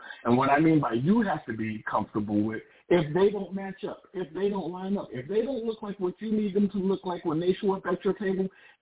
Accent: the Carolinas, United States; She's from the Carolinas. I'm from the Carolinas. There's some Southern in us.

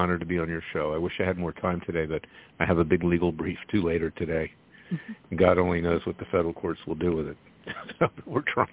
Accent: Florida, United States; I've been favorably disposed so far of Governor DeSantis in Florida. That's my home state.

